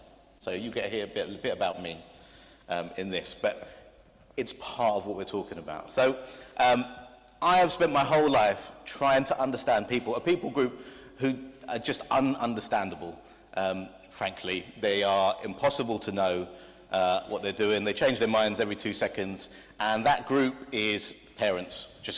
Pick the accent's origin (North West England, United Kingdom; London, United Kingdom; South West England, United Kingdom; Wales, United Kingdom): London, United Kingdom; I don't speak Swahili. I'm from Southeast London.